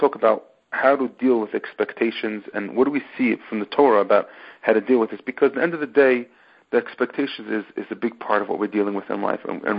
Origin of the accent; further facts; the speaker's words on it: United States; I'm just entitled because I exist, because I'm an American.